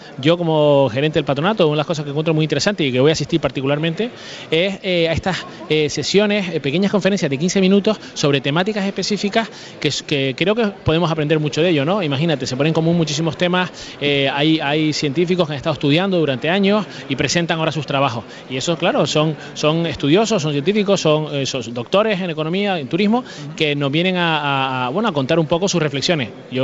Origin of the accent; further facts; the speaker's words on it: Canary Islands, Spain; como gran canario